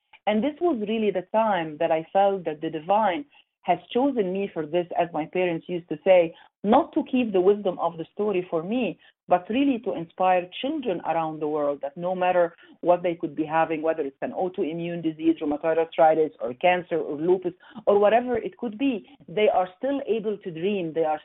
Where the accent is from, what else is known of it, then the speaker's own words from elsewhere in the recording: Egypt; Growing up in Egypt by that time, long time ago